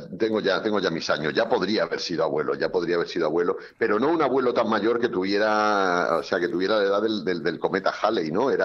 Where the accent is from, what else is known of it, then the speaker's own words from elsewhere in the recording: Andalusia, Spain; also born or lived in Morocco; que se me reconociera de alguna manera como andaluz, nacido en Marruecos, pero andaluz de muy cerca de la raya de Gibraltar.